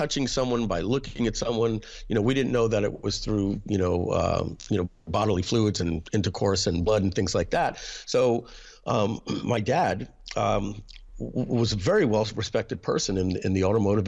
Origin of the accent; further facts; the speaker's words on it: New York, United States; especially I'm from New York